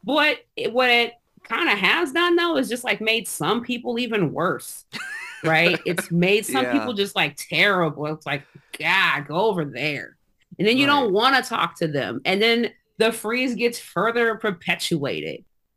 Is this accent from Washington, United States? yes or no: yes; Seattle, Washington, United States; Sometimes I'm like, for better or for worse, I'm from Seattle.